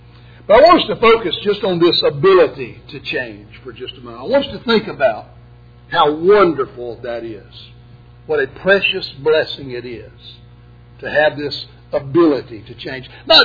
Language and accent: English; Florida, United States; my dad was a Florida Gators fan, and of course, growing up in Florida, I sort of took after